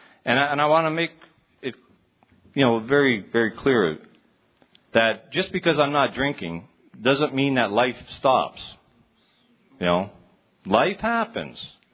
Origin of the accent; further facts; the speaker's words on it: Canada; I came to San Antonio as a Canadian, eh?